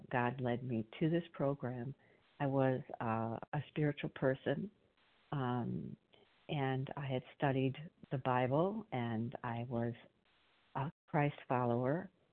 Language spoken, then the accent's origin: English; Illinois, United States; I'm from Illinois.